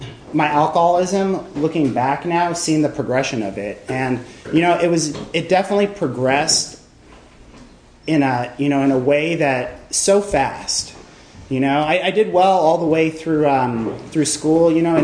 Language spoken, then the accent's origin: English; Montreal, Quebec, Canada; also born or lived in Los Angeles / Vermont; At four, I moved to Vermont. At five, we moved to Montreal for 6 years. I lived in Montreal from the ages of like 5 to 11